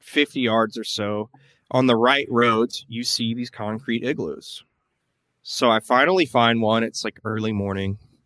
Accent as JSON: {"language": "English", "region": "Tennessee", "country": "United States", "tie": "born or raised there", "said": "it's very much like where I grew up in Tennessee, just leafy, dense, a few cars here and there"}